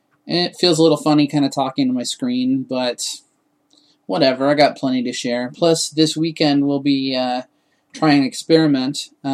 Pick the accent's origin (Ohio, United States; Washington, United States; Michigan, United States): Washington, United States; Renton; I'm from Renton, Washington, which is a suburb of Seattle, Washington.